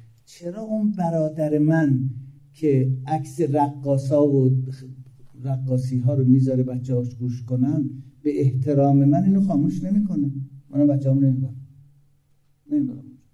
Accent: Iran; ما ایرانی هستیم.

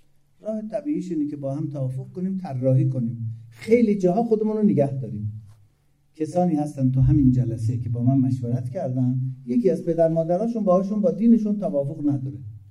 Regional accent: Iran; ما ایرانی هستیم.

